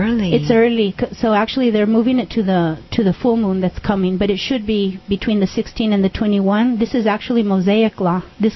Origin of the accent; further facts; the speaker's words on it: United States; I'm from down south. I'm from the Rio Grande River Valley, where I lived on the Southern Tigua Indian Reservation